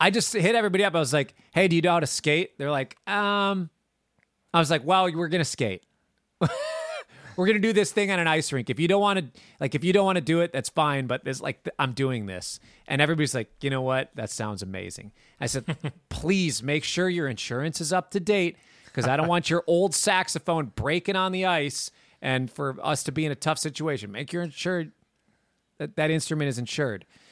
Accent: Minnesota, United States; I grew up in Minnesota. So it's just like, to me, like everybody's got ice skates.

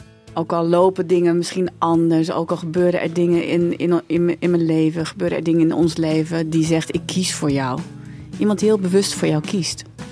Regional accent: Hendrik-Ido-Ambacht, South Holland, Netherlands; also born or lived in South Korea; de eerste vraag is eigenlijk, waar kom je vandaan? Dan zeg ik, nou, uit Hendrikje door Ambacht. Is de tweede vraag, waar kom je echt vandaan? Uit Zuid-Korea.

